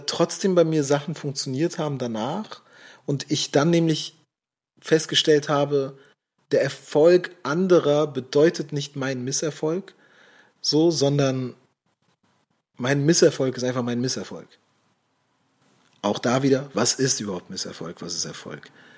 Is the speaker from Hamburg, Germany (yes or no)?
yes; Hamburg, Germany; meine Tour in Hamburg. Da waren 40 zahlende Gäste da in meiner Heimatstadt.